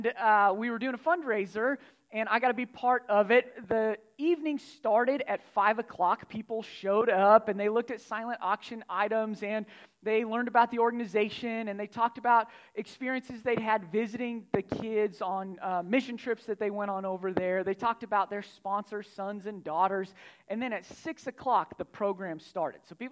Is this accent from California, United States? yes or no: no; Red Oak, Iowa, United States; I grew up in Red Oak and graduated from Stanton. My grandparents are here. They live just outside College Springs, so I'm a Southwest Iowa guy at heart.